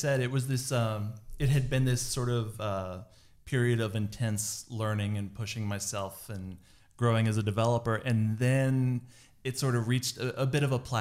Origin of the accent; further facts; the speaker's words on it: Pennsylvania, United States; So I grew up in Pennsylvania, small, like on the edge of farming communities and stuff.